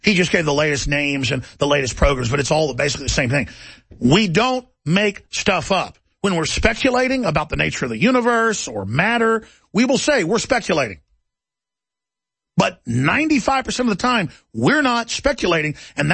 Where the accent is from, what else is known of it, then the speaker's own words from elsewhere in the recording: Dallas, Texas, United States; Lives in Dallas, outside Dallas, my hometown.